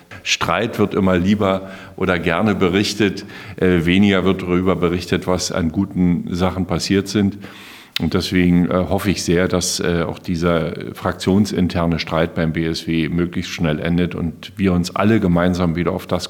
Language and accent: German; Brandenburg, Germany; deswegen stehen wir als Brandenburger auch ganz klar dafür, dass das Geld bei uns in Schwerpunktbereichen eingesetzt wird